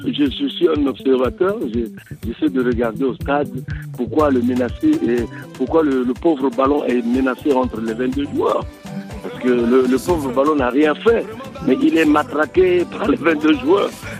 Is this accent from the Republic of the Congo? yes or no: yes; Brazzaville, Republic of the Congo; Vous savez, chez nous, à Brazzaville, il y a eu tellement